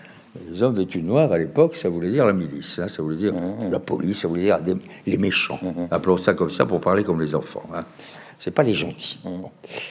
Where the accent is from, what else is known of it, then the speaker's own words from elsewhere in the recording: Montauban, Occitanie, France; born there; Moi, je suis né à Montauban.